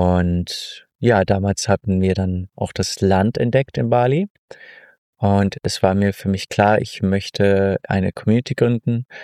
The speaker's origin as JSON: {"language": "German", "town": "Würzburg", "region": "Bavaria", "country": "Germany", "tie": "born or raised there", "said": "Und dann bin ich 2019 wieder nach Deutschland, wieder in meine Heimat, nach Würzburg"}